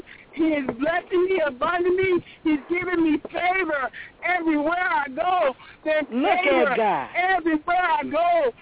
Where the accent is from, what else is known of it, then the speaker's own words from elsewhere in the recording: California, United States; I'm from California, and I'm going to put something in the mail for the ministry.